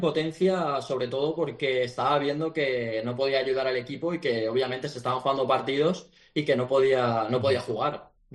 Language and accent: Spanish; Valencia, Valencian Community, Spain; Valencia es mi casa, ¿no? Y además que soy valenciano. Y bueno, viví allí, estuve allí 14 años, estuve muchísimo tiempo, como te he dicho antes, prácticamente toda mi vida.